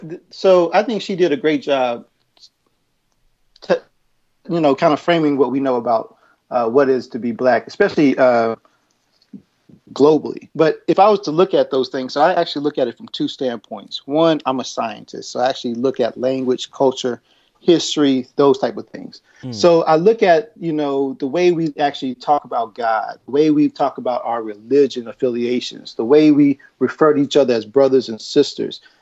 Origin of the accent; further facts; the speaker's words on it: Southern US, United States; accent: Southern; If you hear my accent, I'm actually from the South.